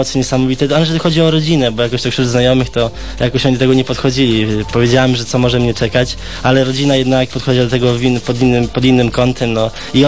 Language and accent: Polish; Białystok, Podlaskie Voivodeship, Poland; że jestem z Białegostoku